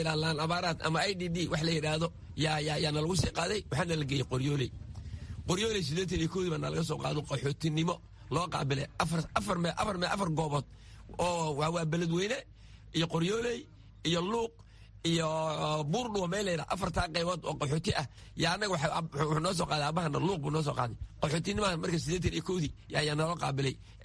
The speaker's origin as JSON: {"language": "Somali", "town": "Luuq", "region": "Gedo", "country": "Somalia", "tie": "born or raised there", "moved": "yes", "lives_now": "Kenya", "said": "luuq meeji keliya ah aan ku barbaaray"}